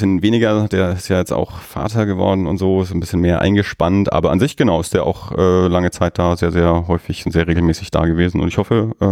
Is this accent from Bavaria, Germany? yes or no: yes; Erlangen, Bavaria, Germany; born there; ich bin 76er Jahrgang in Erlangen geboren, von daher war das ja direkt bei mir vor der Haustür